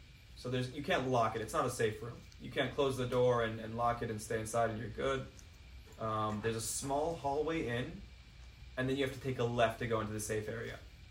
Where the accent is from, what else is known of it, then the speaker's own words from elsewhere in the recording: Ra'anana, Central District, Israel; when I tell him I'm from Ra'anana, he's like, oh, cool, my parents live there.